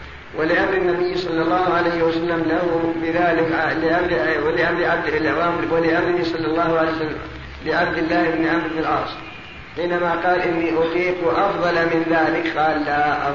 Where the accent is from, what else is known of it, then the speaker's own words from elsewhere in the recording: Riyadh, Riyadh Province, Saudi Arabia; لأن المؤذنين الآن ما لهم ضابط خاصة عندنا بالرياض ما لهم ضابط